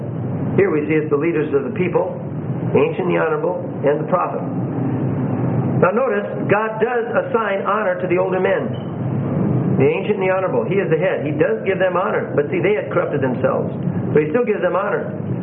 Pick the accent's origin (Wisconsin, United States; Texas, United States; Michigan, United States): Michigan, United States; Saginaw; now in Seattle, United States; I've thanked the Lord many times that I moved from Saginaw, Michigan to a city of 2,600 people. Little town, and grew up in the country halfway, you know. Here we are in Seattle.